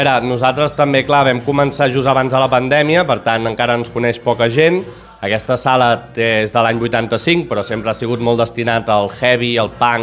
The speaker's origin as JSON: {"language": "Catalan", "town": "Sabadell", "region": "Catalonia", "country": "Spain", "tie": "born or raised there", "said": "Jo, doncs de l'any 85, bueno, doncs soc de Sabadell de tota la vida"}